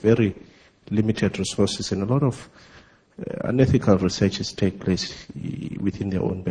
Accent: South Africa; from South Africa.

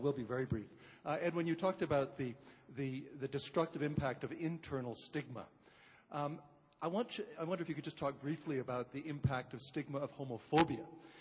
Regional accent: Canada; I'm from Canada.

